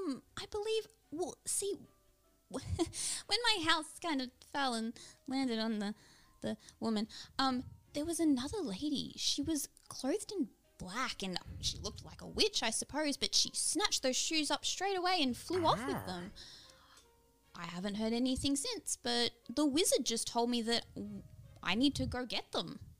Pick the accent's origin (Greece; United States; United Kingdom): United States; Kansas; I'm from a place called Kansas.